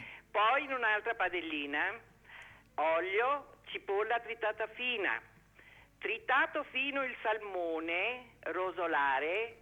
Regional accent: Ancona, Marche, Italy; Io sono nata a Sappanico.

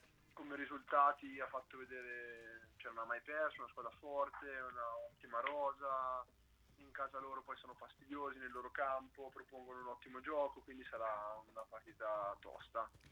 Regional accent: Senigallia, Marche, Italy; sono di Senigallia, i miei sono di Ancona

